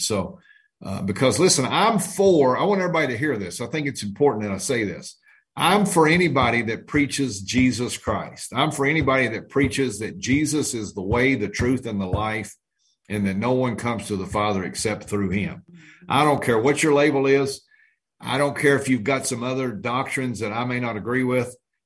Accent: Kentucky, United States; I'm far more educated because I'm from Kentucky

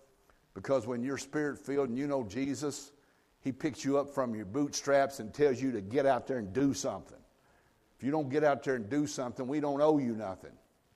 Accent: Kentucky, United States; Listen, I'm a redneck from Kentucky.

